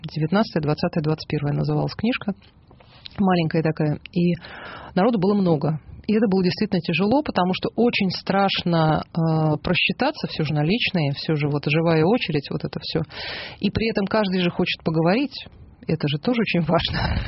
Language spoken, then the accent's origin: Russian; Moscow, Russia; А я родилась в Москве, училась, всю жизнь жила.